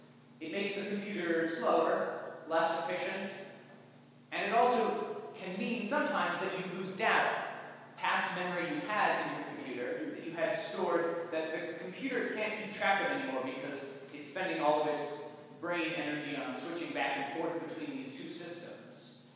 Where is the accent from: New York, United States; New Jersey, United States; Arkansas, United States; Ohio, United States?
New York, United States; Bethlehem; I'm from Bethlehem originally. I went to LaSalle in Troy, and then to the University of Notre Dame, where I studied philosophy and vocal performance.